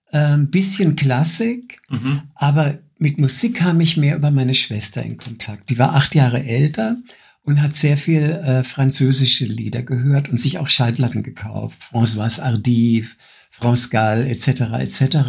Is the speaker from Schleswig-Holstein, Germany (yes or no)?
no; Freiburg, Baden-Württemberg, Germany; Ich bin in Freiburg aufgewachsen. Ich bin 1952 geboren. Und Freiburg war in 50er Jahren extrem konservativ, unterentwickelt, schwarzwälderisch.